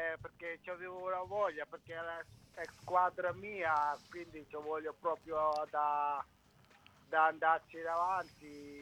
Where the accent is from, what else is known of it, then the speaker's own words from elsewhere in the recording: Gambia; Italian is a second language; now in Ancona, Italy; Sì, sono del Gambia.